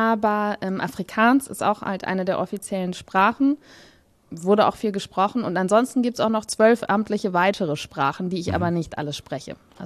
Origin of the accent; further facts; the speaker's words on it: Germany; weil ich bin ja eine Deutsche und ich brauche ja mein Jodeldiplom.